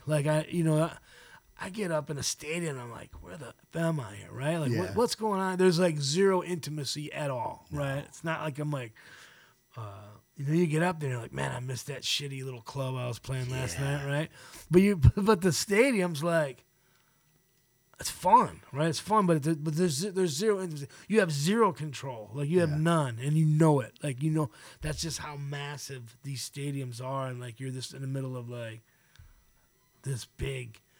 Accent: Detroit, Michigan, United States; And growing up in Detroit, we had Lake St. Clair. We had the Detroit River, too, in spring.

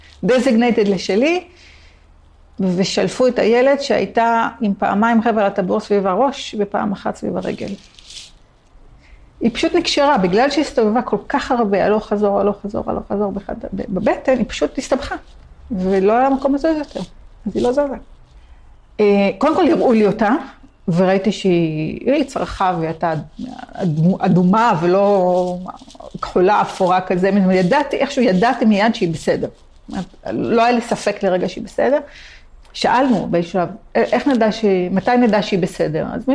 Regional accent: Jerusalem, Jerusalem District, Israel; born there; אני יודעת שנולדתי בחורף ירושלמי עם שלג נוראי ובשערי צדק בשנת שמיטה.

